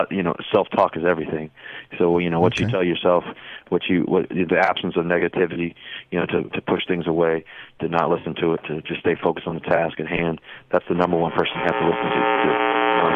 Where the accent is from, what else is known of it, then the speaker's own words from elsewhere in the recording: Richmond, United States; I grew up in Richmond, you know, about, you know, an hour and a half, 2 hours away from there.